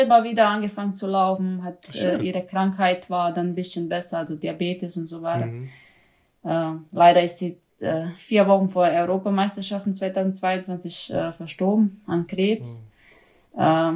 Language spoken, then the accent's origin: German; Zagreb, City of Zagreb, Croatia; German is a second language; Zagreb. Hauptstadt.